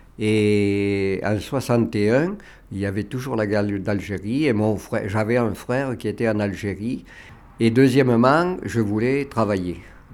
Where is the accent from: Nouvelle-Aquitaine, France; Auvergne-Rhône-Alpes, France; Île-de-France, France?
Nouvelle-Aquitaine, France; Villeneuve-sur-Lot; c'était à 18 ans et moi j'étais dans une région qui est différente d'ici mais qui n'est pas très loin puisque je suis originaire de Villeneuve-sur-Lot.